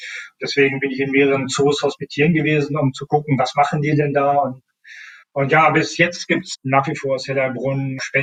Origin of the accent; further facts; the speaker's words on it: Northern Germany, Germany; ich komme aus Norddeutschland